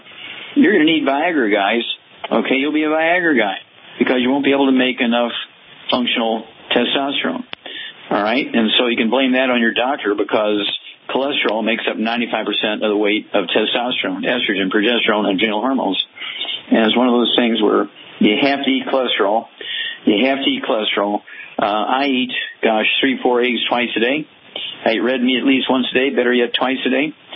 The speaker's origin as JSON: {"language": "English", "region": "Missouri", "country": "United States", "tie": "born or raised there", "said": "let's go to Missouri, my home state"}